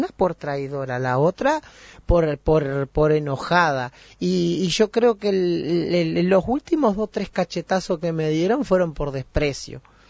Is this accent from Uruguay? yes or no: yes; Sarandí Grande, Florida, Uruguay; also born or lived in Montevideo; Nací en Montevideo y me crié en Sarandí Grande, Florida, que es donde hice parte de la escuela, hice el ciclo básico del liceo, donde prácticamente me crié ahí.